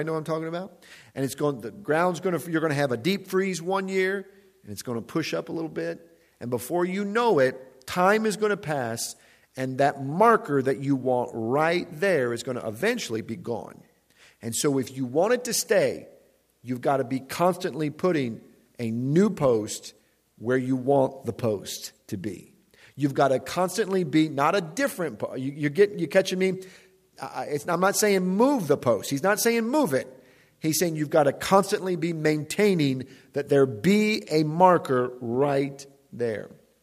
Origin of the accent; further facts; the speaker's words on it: Chicago, Illinois, United States; I was talking with some friends over the weekend about growing up in Pentecostal churches on the south side of Chicago, and it's rowdy churches.